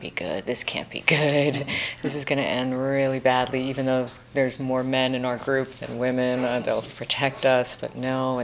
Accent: New York, United States; but as a New Yorker too

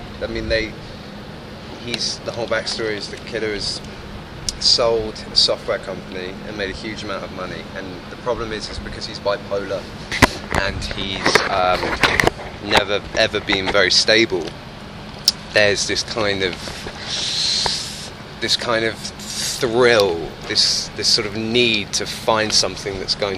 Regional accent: London, United Kingdom; I'm from London, we don't have guns

